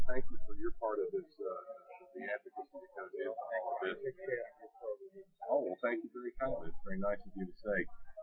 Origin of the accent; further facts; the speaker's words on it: West Virginia, United States; No, I live in one. I'm from West Virginia, so, yeah.